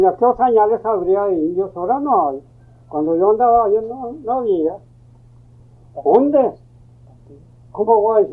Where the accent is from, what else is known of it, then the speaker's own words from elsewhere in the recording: Las Ánimas, Tamaulipas, Mexico; born there; Me dijo, ¿dónde nació usted? Dije, yo nací en Las Ánimas.